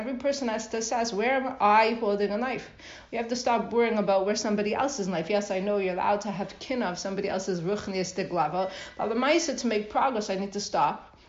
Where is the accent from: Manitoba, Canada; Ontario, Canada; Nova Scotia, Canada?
Ontario, Canada; Toronto; I grew up in Toronto with Avner B'nai Torah